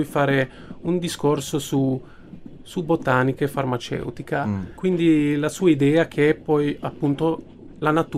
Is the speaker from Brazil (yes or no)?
no; Budapest, Hungary; sono nato a Budapest e ho vissuto un po' anche quel clima di oppressione del comunismo